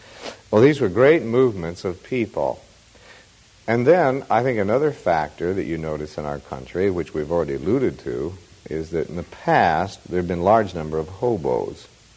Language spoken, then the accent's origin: English; California, United States; Now, when I say that as a Californian.